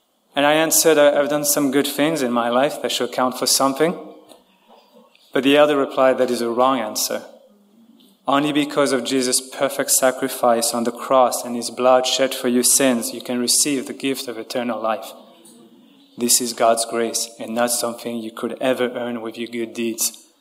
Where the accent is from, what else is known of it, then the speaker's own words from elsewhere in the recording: France; growing up in France, I didn't have much of a religious upbringing. Following my family tradition, I got baptized as an infant, and I made my first communion at age 14, but my parents were not believers.